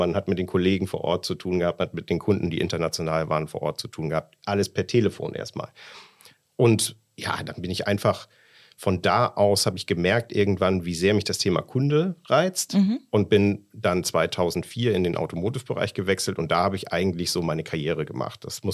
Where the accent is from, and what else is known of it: Hamburg, Germany